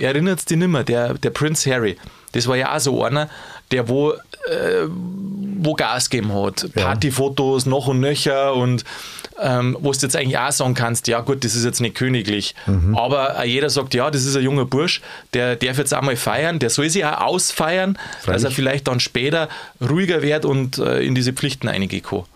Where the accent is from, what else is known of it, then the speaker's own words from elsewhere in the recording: Bavaria, Germany; Zumindest bei uns in Bayern